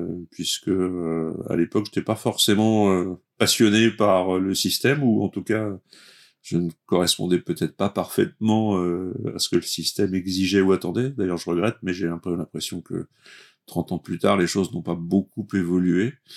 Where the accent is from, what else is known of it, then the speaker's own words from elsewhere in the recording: Bourgogne-Franche-Comté, France; bourguignon d'origine en fait, je suis né en Côte d'Or, j'ai grandi dans Lyon, pas très loin de Chablis, et donc c'est vraiment ma région